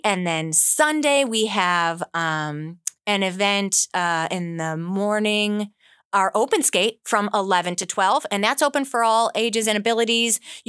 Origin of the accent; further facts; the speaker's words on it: Cleveland, Ohio, United States; she lives in the same community as where I grew up in Cleveland.